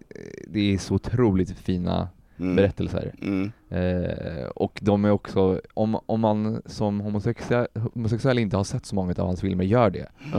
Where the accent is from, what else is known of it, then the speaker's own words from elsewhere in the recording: Colombia; first language Spanish; Swedish is a second language; now in Sweden; jag som en person som pratar spanska, jag är från Colombia.